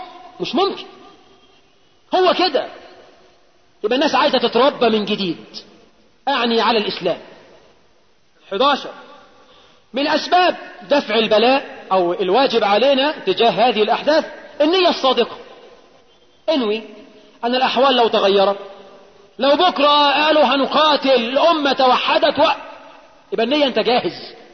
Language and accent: Arabic; Egypt; بلدنا مصر